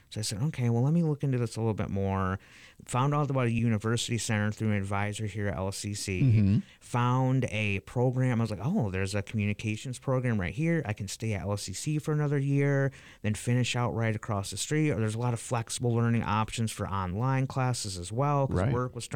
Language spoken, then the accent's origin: English; Lansing, Michigan, United States; Coming downtown, I'm born and raised in Lansing, so I felt a lot of pride in coming here.